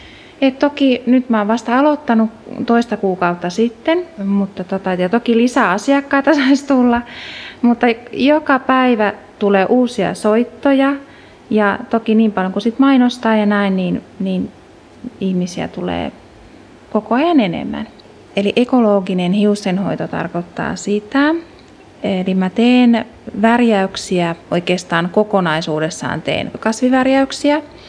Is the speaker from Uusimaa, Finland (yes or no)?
yes; Uusimaa, Finland; Mä halusin tänne sen takia, että mä oon täältä päin kotoisin ja ehkä sitten kutsun myös enemmän luonnon äärelle.